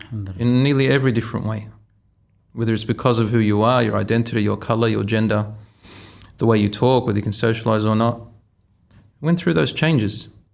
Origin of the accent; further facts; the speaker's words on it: Australia; I was born in Australia. I studied here in a Muslim school in primary.